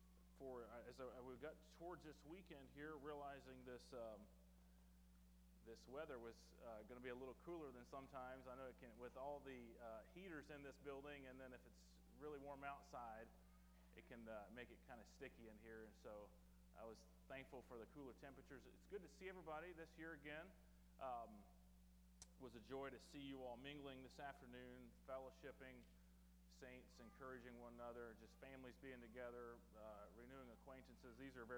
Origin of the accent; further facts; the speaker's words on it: Kentucky, United States; I am from Kentucky.